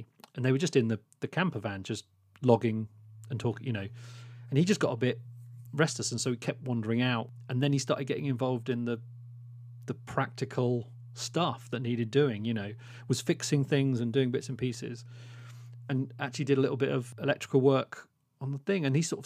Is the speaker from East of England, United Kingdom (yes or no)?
yes; Luton, East of England, United Kingdom; I grew up in Luton, had very little access to cinema.